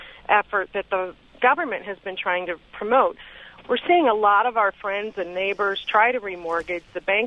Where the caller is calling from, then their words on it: Detroit, Michigan, United States; Hi. I'm from Detroit.